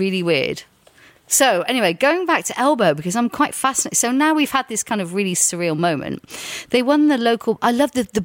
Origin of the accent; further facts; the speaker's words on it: Ross-on-Wye, West Midlands, United Kingdom; it's like you're from Bury and I'm from Ross and Wy